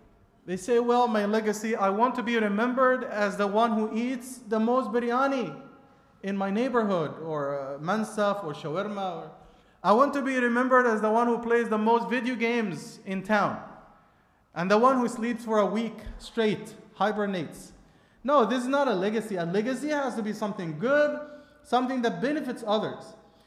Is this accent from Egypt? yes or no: yes; Egypt; I'm from Egypt, but I love biryani so much, and this is why me achi Urdu boltam, alhamdulillah.